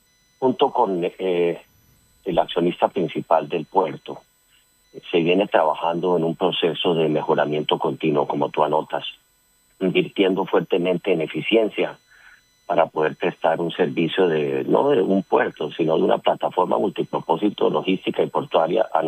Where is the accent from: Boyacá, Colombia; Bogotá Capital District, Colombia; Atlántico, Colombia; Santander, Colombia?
Atlántico, Colombia; Barranquilla; estoy muy, muy contento de estar de vuelta en Barranquilla. Yo soy barranquillero